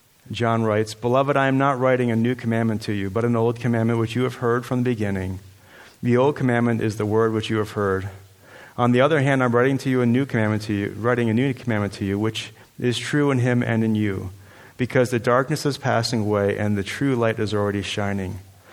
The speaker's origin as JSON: {"language": "English", "region": "New Jersey", "country": "United States", "tie": "born or raised there", "also_born_or_lived": "Chicago", "lives_now": "Wellington, United States", "said": "I was raised out in East Coast, New Jersey. I went to Moody Bible Institute, was there in Chicago for 8 years."}